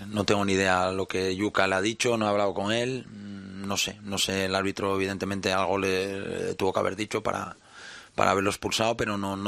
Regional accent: Gijón, Asturias, Spain; creo que somos parecidos, como somos los dos de Gijón y amigos

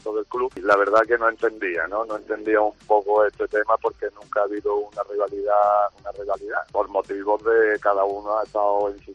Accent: Málaga, Andalusia, Spain; born there; now in Antequera, Spain; soy un malagueño. Yo llevo viviendo muchísimos años en Antequera, soy nacido en Málaga, pero llevo Antequera en mi ciudad

